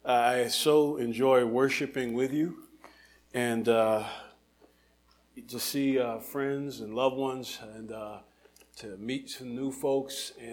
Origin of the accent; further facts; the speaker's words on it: New Jersey, United States; I talk a lot about growing up in New Jersey. Jersey, as we say. I'm a Jersey boy. I grew up close to the shore.